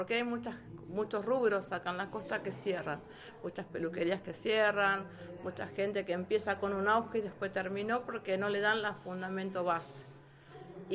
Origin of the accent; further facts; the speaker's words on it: San Clemente del Tuyú, Buenos Aires Province, Argentina; born there; San Clemente del Tuyú, Los Pagos del Tuyú.